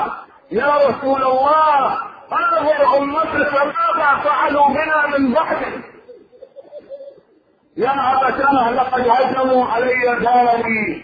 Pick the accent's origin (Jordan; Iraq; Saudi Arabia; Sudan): Iraq; معروف عندنا بالعراق وهنا وكل مكان